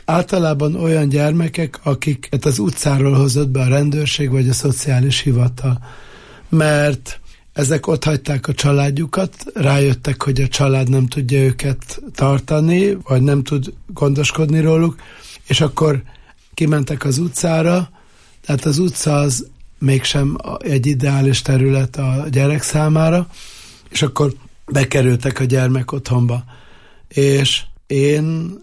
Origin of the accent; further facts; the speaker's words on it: Budapest, Hungary; Én tulajdonképpen budapesti vagyok, a 7. kerületből